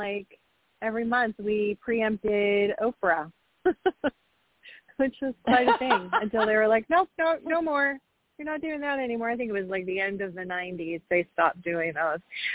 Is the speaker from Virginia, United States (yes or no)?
no; California, United States; also born or lived in Massachusetts; So, I mean, I was born in Massachusetts, and when my family said, hey, we're moving to California, and I said, not unless Lost in Space is on TV there.